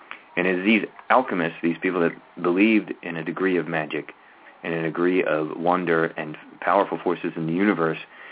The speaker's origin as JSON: {"language": "English", "region": "Maryland", "country": "United States", "said": "I'm familiar with Hopkins, I'm from Maryland"}